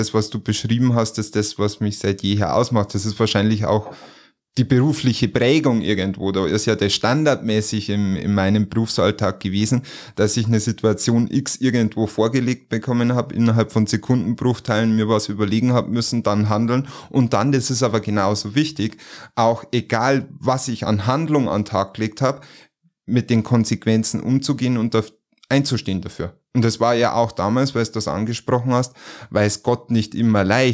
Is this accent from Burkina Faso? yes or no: no; Bavaria, Germany; Niederbayer.